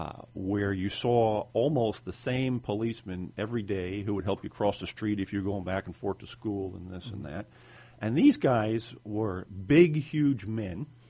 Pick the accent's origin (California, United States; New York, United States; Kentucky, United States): New York, United States; New York City; Now, I'm sort of the oddball guy here. I grew up in New York City.